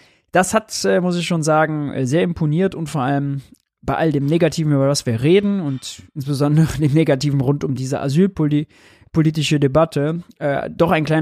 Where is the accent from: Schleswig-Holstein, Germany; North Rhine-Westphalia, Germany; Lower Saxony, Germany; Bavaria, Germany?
North Rhine-Westphalia, Germany; Mönchengladbach; In Mönchengladbach, da wo ich herkomme